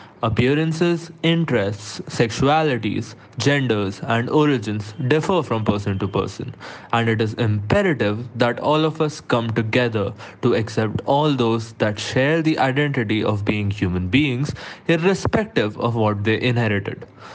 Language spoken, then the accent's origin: English; India; from India